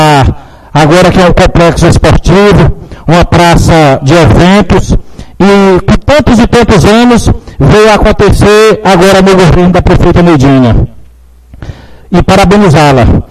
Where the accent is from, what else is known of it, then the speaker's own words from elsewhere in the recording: Guadalupe, Piauí, Brazil; a gente vê o grande trabalho na cidade de Guadalupe. Um exemplo que eu dei ali na quadra 14, onde eu nasci e me criei